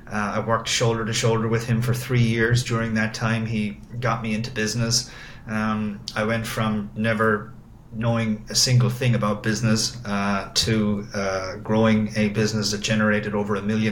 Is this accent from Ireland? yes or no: yes; Ireland; moved away as an adult; now in United States; I had the opportunity to move from my hometown in Ireland all the way to another universe in Miami Beach.